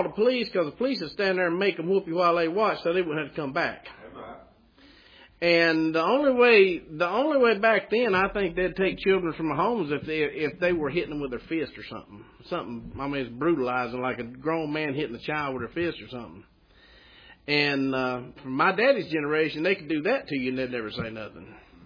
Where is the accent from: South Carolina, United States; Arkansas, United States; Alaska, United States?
South Carolina, United States; Gaffney; And I know we're from Gaffney, but we're talking about Christianity-wise now, okay?